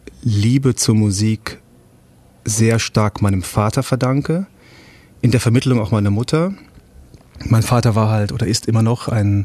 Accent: Aachen, North Rhine-Westphalia, Germany; also born or lived in Hamburg; now in Berlin, Germany; Ich bin in Aachen geboren, richtiger Öscher Jung und bin dann über Stationen in Hamburg, wo ich studierte, nach Berlin gekommen, wo ich wohne.

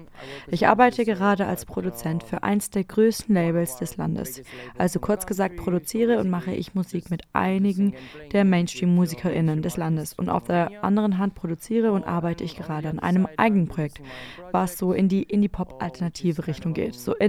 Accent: Belgrade, Serbia; Wir kommen aus Belgrad, Serbien, beziehungsweise wir kommen aus einer kleinen Vorstadt von Belgrad.

